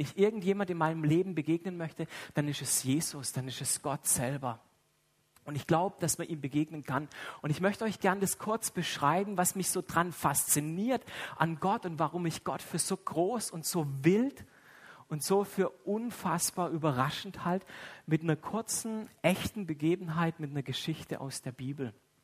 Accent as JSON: {"language": "German", "town": "Freiburg", "region": "Baden-Württemberg", "country": "Germany", "said": "also ich komme aus Freiburg."}